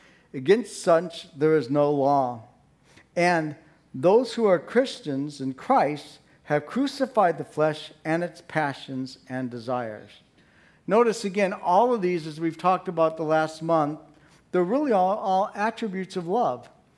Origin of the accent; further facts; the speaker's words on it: Chicago, Illinois, United States; Maybe it's just because I'm an Italian from Chicago, right?